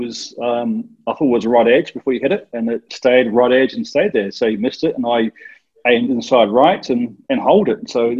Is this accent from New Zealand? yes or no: yes; New Zealand; when I was growing up in New Zealand